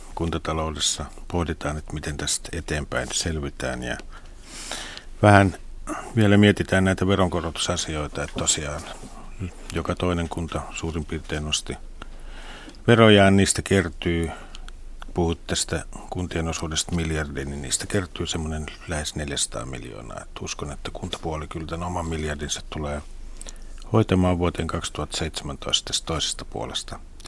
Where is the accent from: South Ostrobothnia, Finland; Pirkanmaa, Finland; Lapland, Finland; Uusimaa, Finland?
Uusimaa, Finland; Helsinki; Helsingin kaupunki, joka on mun kotikaupunki